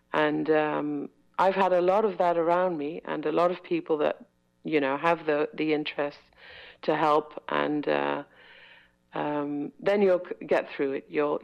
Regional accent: Netherlands; English is a second language; moved away; to leave from the Netherlands to see more of the world. That gave me a lot of problems when I left my hometown.

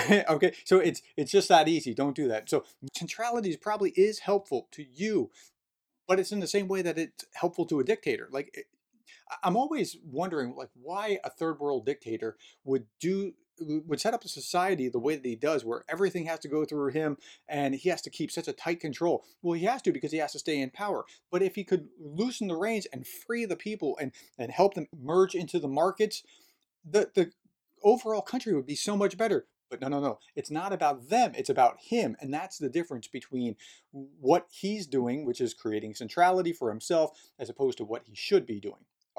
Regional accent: New Jersey, United States; Okay, now I grew up in New Jersey, and we just interrupt because we speak incredibly rapidly.

